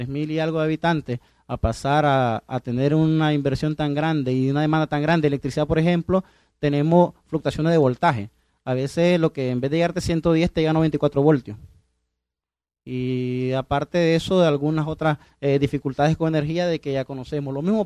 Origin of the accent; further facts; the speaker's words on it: Nicaragua; eso es lo que yo entendería como ciudadano nicaragüense